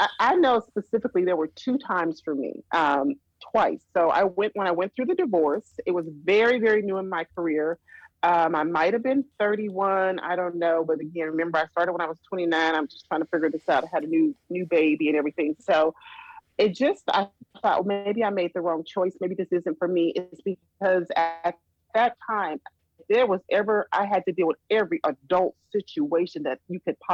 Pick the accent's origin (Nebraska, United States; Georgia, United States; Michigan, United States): Nebraska, United States; Omaha; now in Alaska, United States; Okay, well, I'm from Omaha, Nebraska, and I clearly saw differences in color when I lived in Omaha.